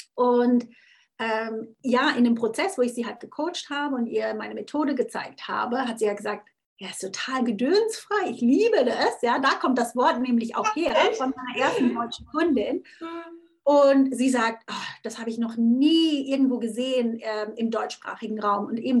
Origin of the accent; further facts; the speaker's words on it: Switzerland; German is a second language; Und eben als Schweizerin ist ja Hochdeutsch für mich auch eine Fremdsprache. Nur, das merkt man nicht, wenn man natürlich, also ich bin ja am Bodensee aufgewachsen, an der Grenze und das war alles eins für mich.